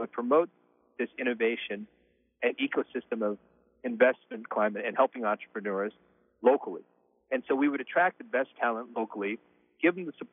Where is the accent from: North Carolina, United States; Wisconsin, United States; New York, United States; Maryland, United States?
New York, United States; New York City; now in Orange County, United States; I'm originally from New York City, and we've had a vacation home out in Southern California for many years